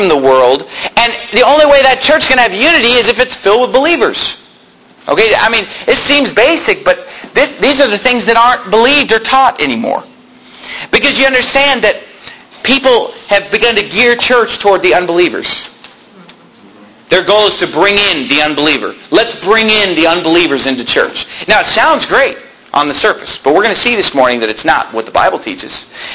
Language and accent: English; California, United States; My wife was raised in Germany, and I was raised in California